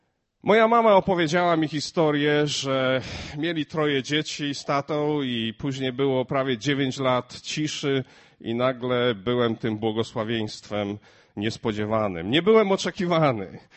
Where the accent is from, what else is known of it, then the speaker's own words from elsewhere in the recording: Głubczyce, Opole Voivodeship, Poland; moje rodzinne miasto to Głubczyce. Na dzień dzisiejszy nie wygląda na to, że wracamy do Głubczyc, ponieważ mieszkamy w drugim największym polskim mieście.